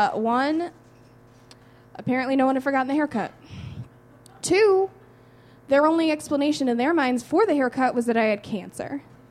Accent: Evergreen Park, Illinois, United States; I'm from Evergreen Park.

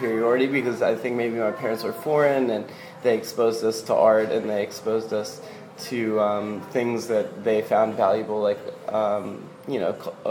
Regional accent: Las Vegas, Nevada, United States; I grew up in Las Vegas, which was a red state.

